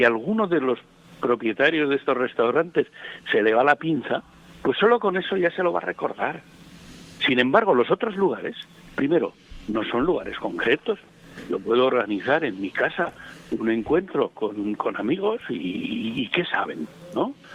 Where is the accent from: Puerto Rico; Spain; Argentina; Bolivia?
Spain; La Laguna, Canary Islands; Se me ponen los pelos de punta cuando hablo de mi pueblo, porque si no sería un mal nacido, pero mi tierra donde he vivido 52 años de mi vida y además pues los mejores, ¿no? Pues ha sido Tenerife, ha sido la laguna.